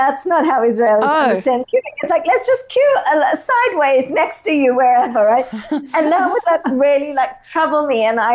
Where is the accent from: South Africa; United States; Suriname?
South Africa; I always think I'm culturally South African because, you know, I'm from there.